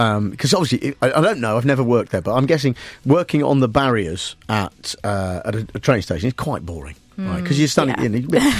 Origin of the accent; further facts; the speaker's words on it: United Kingdom; We are British, damn it, and we like